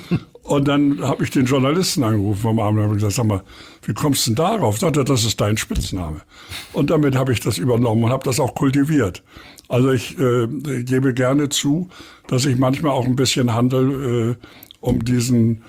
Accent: Hamburg, Germany; born there; Also ich wohne in Eppendorf. bin geboren in Havestehude und kenne auch Winterhude gut.

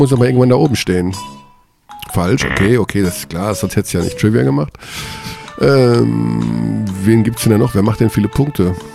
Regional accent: North Rhine-Westphalia, Germany; Ich komme aus dem Ruhrgebiet. Ich habe mal auf einer Zeche gestanden.

